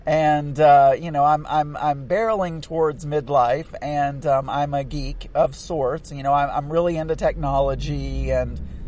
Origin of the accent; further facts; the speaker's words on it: Arkansas, United States; also born or lived in Texas; and then I moved to North Arkansas, which I was born and raised in South Arkansas